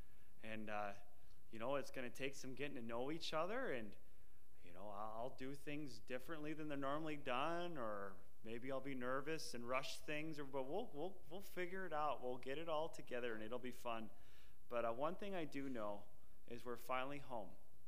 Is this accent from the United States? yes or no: yes; Minneapolis, Minnesota, United States; because I'm from the Midwest, as most of you know, I'm from Minneapolis area